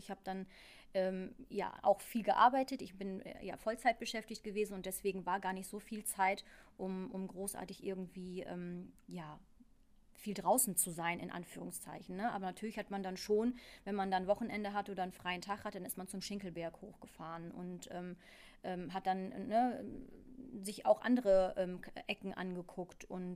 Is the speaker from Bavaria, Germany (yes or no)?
no; Nettetal, North Rhine-Westphalia, Germany; ich bin ja sehr ländlich groß geworden im Nettetal. Ich habe aus meinem Fenster geguckt und habe direkt in den Wald reingeschaut.